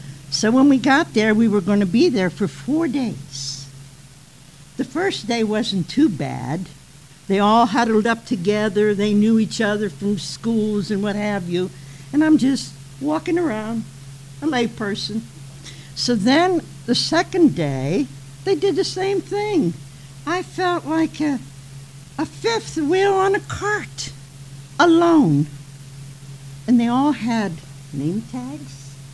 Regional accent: Morgantown, West Virginia, United States; I said, well, I'm from … Morgantown, West Virginia, Mother Superior of three children.

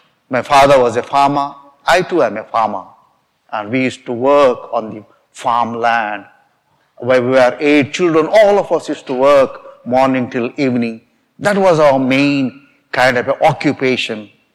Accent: South India, India; You know, I was born in India, down south of India.

